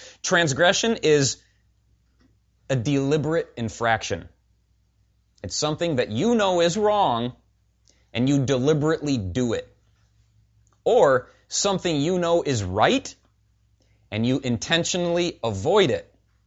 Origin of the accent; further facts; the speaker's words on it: Ireland; I'm Irish. It's just how we are. It's my whole family's that way. It's in our blood.